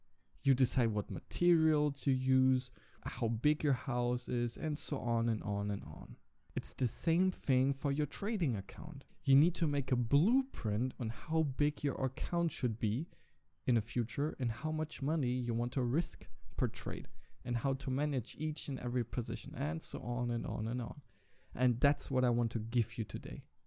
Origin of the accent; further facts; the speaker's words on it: Germany; English is a second language; I'm 20 years old, I come from Germany